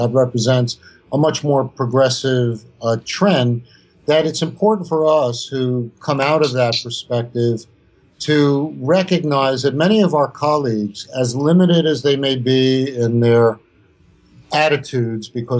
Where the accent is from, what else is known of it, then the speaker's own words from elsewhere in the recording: New York, United States; You know, I grew up in the Gun Hill Project, so I wasn't, you know, burdened with that.